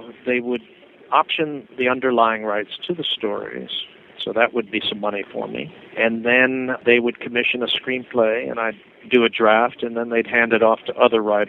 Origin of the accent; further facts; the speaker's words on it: Brooklyn, New York, United States; I'm from Brooklyn originally, so, you know, so is he.